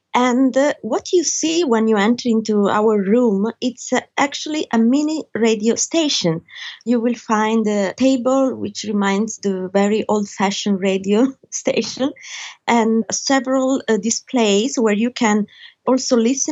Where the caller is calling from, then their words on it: Rome, Lazio, Italy; I'm talking from Italy, in Rome, where I'm based.